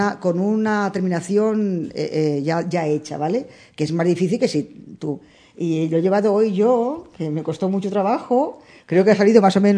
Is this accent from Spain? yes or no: yes; Tomelloso, Castilla-La Mancha, Spain; Yo actualmente, aunque soy de Tomelloso, actualmente tengo allí la casa y conozco más gente